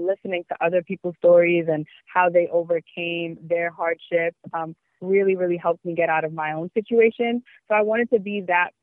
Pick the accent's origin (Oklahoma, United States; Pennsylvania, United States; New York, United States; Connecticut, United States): New York, United States; I, you know, as a New Yorker, I commute to work.